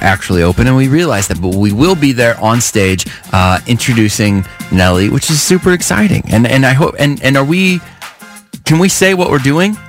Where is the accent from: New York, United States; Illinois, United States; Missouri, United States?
Missouri, United States; St. Louis; oh, I'm from St. Louis. And he's like, for real? And he gave me a big hug